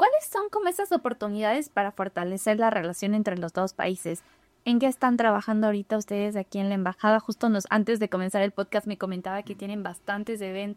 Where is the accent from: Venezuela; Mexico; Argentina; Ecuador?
Ecuador; Y nosotros como ecuatorianos